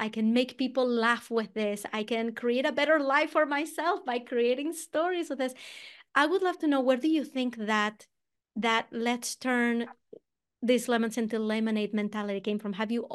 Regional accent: Venezuela; English is a second language; now in United States; It's like like right now I am from Venezuela, but whenever I talk to Venezuelans, I sound more Puerto Rican because I have been in the US for so long. But then when I speak in English, I speak with an accent.

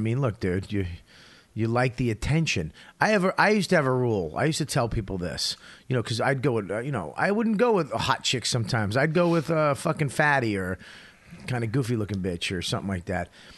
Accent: Medford, United States; Dude, I grew up in Medford.

